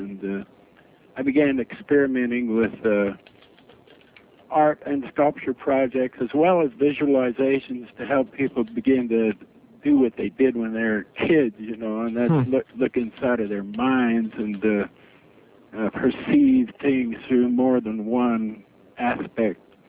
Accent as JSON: {"language": "English", "region": "Utah", "country": "United States", "moved": "as an adult", "said": "my background is I came from Utah down into California in about 1966 to teach college."}